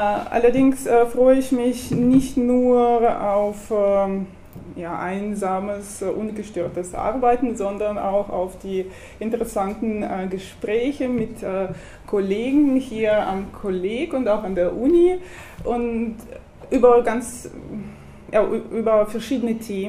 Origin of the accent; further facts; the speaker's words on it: Saint Petersburg, Russia; German is a second language; now in Karlsruhe, Germany; wie Sie an meinem Namen vielleicht sehen und an dem Akzent hören, komme ich aus Russland. Ich komme aus St. Petersburg und es ist so eine Kulturstadt, Stadt der Museen.